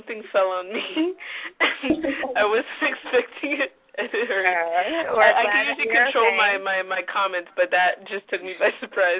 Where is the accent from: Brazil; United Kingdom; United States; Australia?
United States; East Coast; Well, we're coming from the East Coast, though, where, honestly, the East Coast mentality is really different.